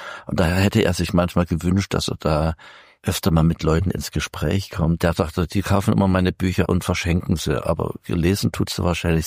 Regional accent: Coswig, Germany; in Coswig, wo ich herstamme.

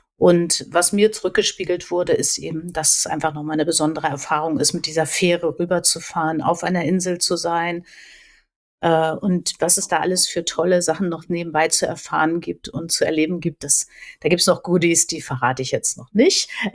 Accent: Borkum, Lower Saxony, Germany; Es ist nämlich Borkum, meine Heimat.

